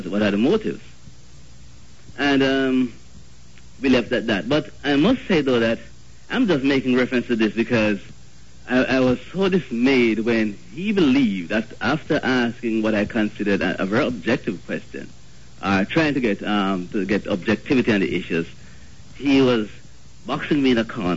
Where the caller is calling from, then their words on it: New York, United States; I'm calling from the Bronx.